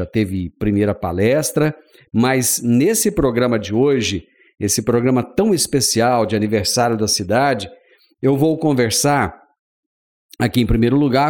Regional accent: Rio Verde, Goiás, Brazil; eu falo que eu sou de Rio Verde, da capital tecnológica do agronegócio.

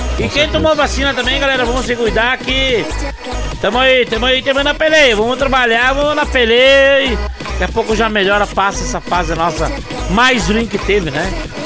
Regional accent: Lajado dos Pintos, Brazil; Sabia que eu sou de Lajados Pinto e ele também é?

